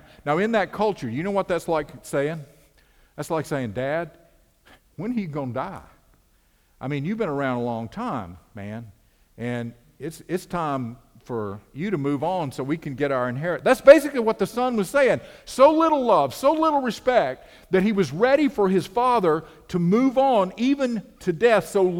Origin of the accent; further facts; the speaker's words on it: Ellenboro, North Carolina, United States; You know, I was from Ellenboro, which was kind of cool because I was kind of away, but I was close enough to go home